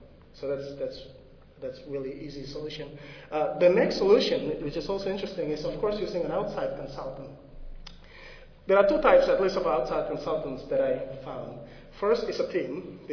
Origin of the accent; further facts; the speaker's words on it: South Dakota, United States; And I'm from South Dakota, and in South Dakota, dead zones are real.